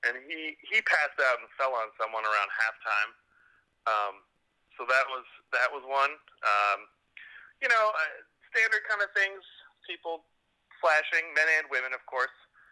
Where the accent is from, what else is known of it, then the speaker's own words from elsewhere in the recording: Cape Cod, Massachusetts, United States; now in New York City, United States; Marked that I've lived half my life in New York City. But the first half of my life I grew up on Cape Cod in Massachusetts.